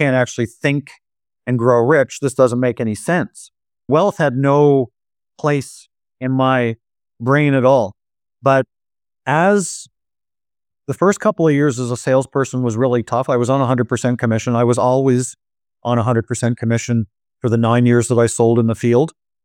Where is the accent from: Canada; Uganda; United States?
Canada; Ottawa, Ontario; I did not grow up in a family where wealth was discussed. I grew up in Ottawa, Canada.